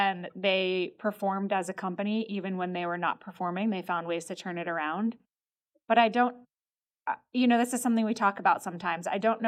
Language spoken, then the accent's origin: English; Pennsylvania, United States; I grew up in Pennsylvania, so I know that.